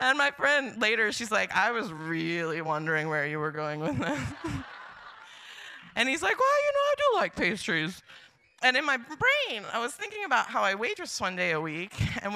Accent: Kodiak, Alaska, United States; I grew up in Kodiak

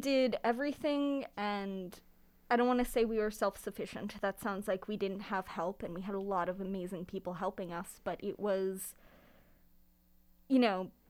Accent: New York, United States; I'm from New York. I'm from Long Island. Yeah, I grew up there near the city. It's a very different place. It was a suburb of the city

